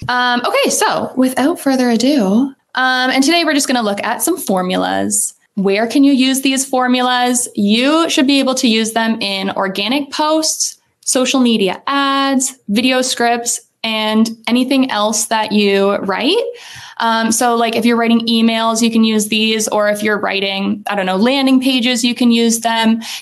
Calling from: Halifax, Nova Scotia, Canada; Normally, I am calling in from Halifax, but today I am in Brantford, Ontario.

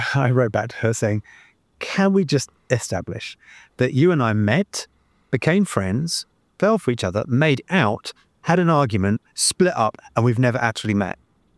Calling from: Rotterdam, South Holland, Netherlands; I'm in Rotterdam at the moment.

